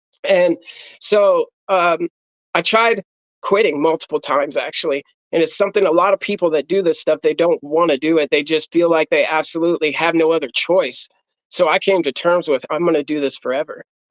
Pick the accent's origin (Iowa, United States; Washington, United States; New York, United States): Iowa, United States; I'm from Iowa. I moved to the city. I was from a small town, but I moved to Des Moines, the city.